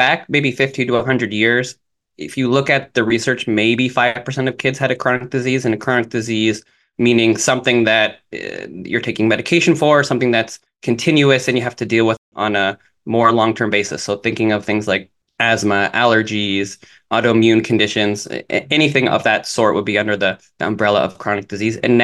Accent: Toronto, Ontario, Canada; I grew up in Toronto

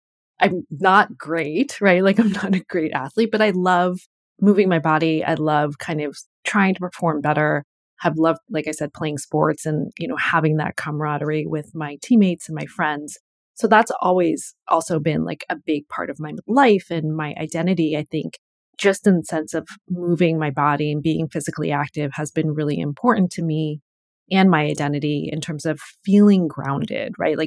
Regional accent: Connecticut, United States; So as I just mentioned, I grew up in Connecticut. My dad was a neurosurgeon.

